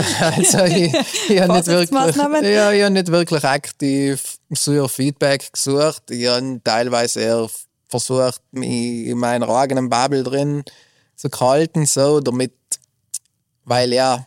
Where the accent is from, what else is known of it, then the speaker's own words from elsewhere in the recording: Trentino-Alto Adige, Italy; Ich komme aus dem Finchgau, aus einem kleinen Dorf. Finchgau ist zwischen Reschen und Meran, für die, die vielleicht nicht genau wissen, wo Finchgau ist. Und ja, da bin ich in einem kleinen Dorf aufgewachsen.